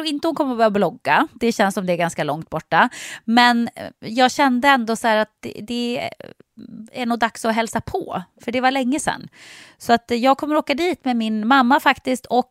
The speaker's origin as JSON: {"language": "Swedish", "region": "Norrland", "country": "Sweden", "said": "jag är ju från Norrland"}